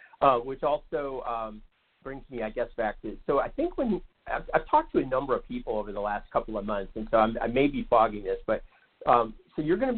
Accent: Ohio, United States; I grew up in Ohio, and so I knew a lot of people who lived, you know, in and around the mining town that used to be near Pittsburgh.

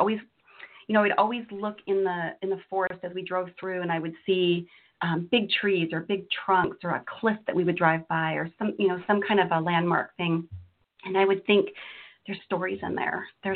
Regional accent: Florida, United States; born there; also born or lived in Azores / Texas / Washington; You know, I was born in Florida, actually, but my father was in the Air Force, so we traveled around a bit.

